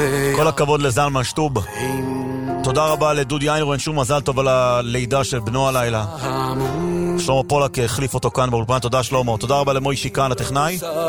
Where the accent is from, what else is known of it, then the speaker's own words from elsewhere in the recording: Jerusalem, Jerusalem District, Israel; גדלנו יחד בבית וגן